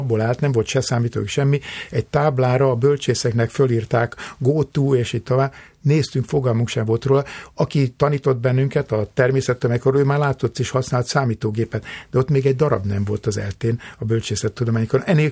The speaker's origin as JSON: {"language": "Hungarian", "town": "Törökkoppány", "region": "Somogy", "country": "Hungary", "tie": "born or raised there", "said": "én egy kis településen Törökkoppányban születtem, ott jártam általános iskolába, az alsó tagozat osztatlan volt"}